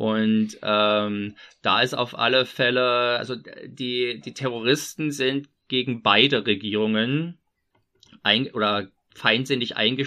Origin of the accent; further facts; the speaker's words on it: East Germany, Germany; ich bin ja Ostdeutscher, schon mal erwähnt, ich bin noch alt genug, um noch eine ordentliche Portion mitbekommen zu haben. Ich war also 16, als die Wiedervereinigung kam.